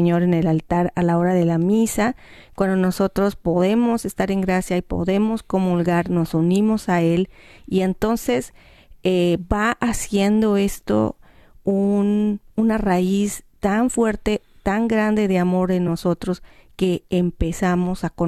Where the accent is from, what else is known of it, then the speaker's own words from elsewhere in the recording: Yucatán, Mexico; yo como buena yucateca